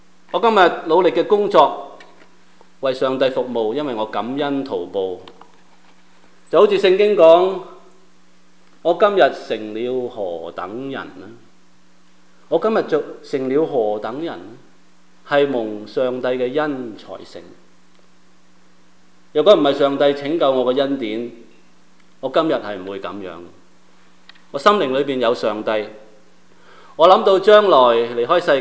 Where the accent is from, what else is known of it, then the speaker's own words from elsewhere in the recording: Hong Kong; 但我在那裡長大，在徙置區屋企太窄，夜晚上不想在屋企，就走出個騎樓那裡。